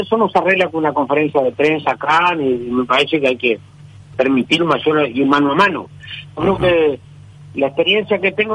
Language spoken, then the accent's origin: Spanish; Cerro Largo, Uruguay; No, sí, yo soy de Cerro Largo, pero quiero decir...